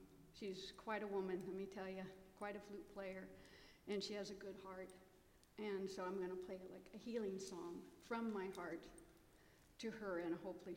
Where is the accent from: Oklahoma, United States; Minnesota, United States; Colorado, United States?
Oklahoma, United States; Pawhuska; I am Osage Native American, and I just came back from my hometown of Pawhuska, Oklahoma.